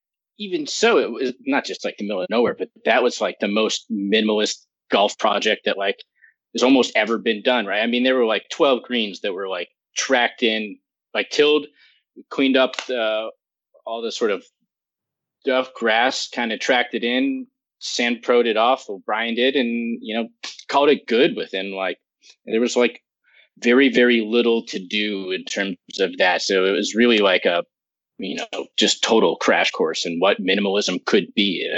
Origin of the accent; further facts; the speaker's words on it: New York City, New York, United States; growing up in New York City, you kind of always had to travel somewhere to find a golf course.